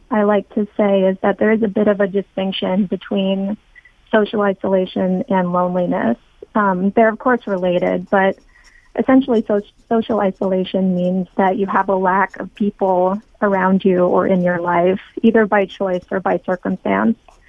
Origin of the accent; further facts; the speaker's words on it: California, United States; now in San Francisco, United States; I live in San Francisco. I grew up in Silicon Valley. I worked in tech before I started writing.